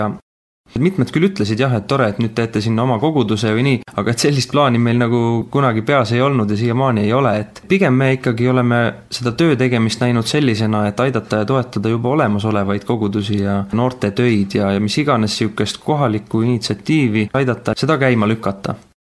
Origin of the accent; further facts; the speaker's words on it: Haapsalu, Lääne County, Estonia; Haapsalu piirkond, see Läänema piirkond nii, eks ole, mina olen sealt pärit ja see kuidagi armas on.